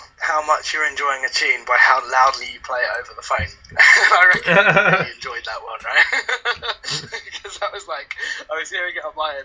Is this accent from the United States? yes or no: no; East of England, United Kingdom; born there; they're from Essex, and I was born in Essex